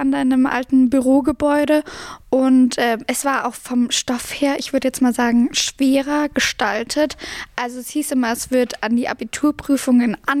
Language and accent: German; Farchant, Bavaria, Germany; Aus Fahan, ja, das ist ein kleiner Vorort vor Garmisch, aber ja, ich wollte einfach eine Zeit lang ein bisschen weg von zu Hause